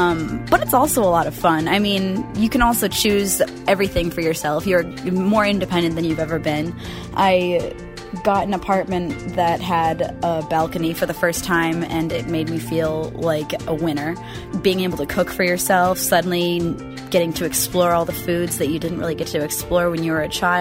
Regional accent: Westford, Vermont, United States; now in Portland, United States; I am originally from Westford, Vermont. I am now living in Portland, Oregon, however, and I am almost 24 years old.

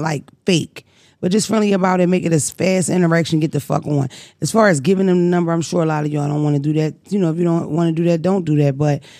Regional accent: Philadelphia, Pennsylvania, United States; Because I'm from North Philly, you get that if you keep walking.

